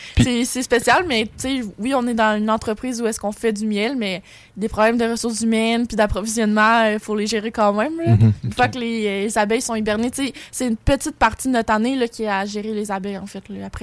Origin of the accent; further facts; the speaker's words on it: Victoriaville, Quebec, Canada; moi, je viens de Victoriaville, puis j'ai vraiment décidé de déménager pour aller au Cégep Garneau.